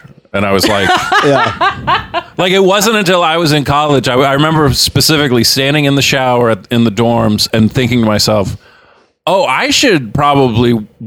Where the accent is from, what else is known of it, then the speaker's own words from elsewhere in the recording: Rhode Island, United States; now in Los Angeles, United States; Rhode Island.